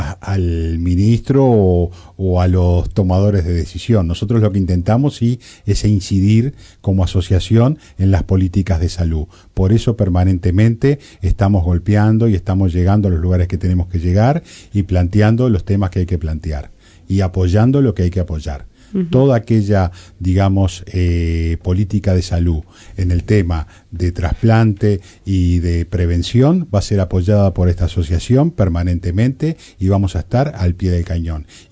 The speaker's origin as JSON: {"language": "Spanish", "country": "Uruguay", "said": "En estos momentos somos 6 uruguayos que nos estamos preparando."}